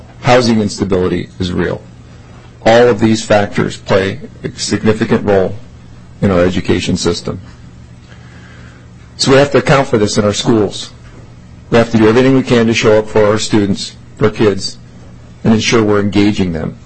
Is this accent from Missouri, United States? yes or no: no; Minnesota, United States; also born or lived in South Dakota / Alaska; Like some of you, I was born in Greater Minnesota, Bemidji, actually. Both my parents were educators, and my early school years were spent in rural parts of the country, both in South Dakota and Alaska.